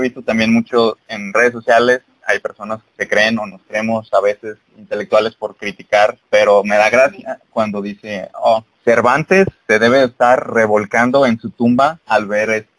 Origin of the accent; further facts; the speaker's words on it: Guadalajara, Jalisco, Mexico; Ahorita están escuchando a dos tapatíos, así se les dice a los de Guadalajara, Guadalajara, sí. Jalisco, que es donde estoy yo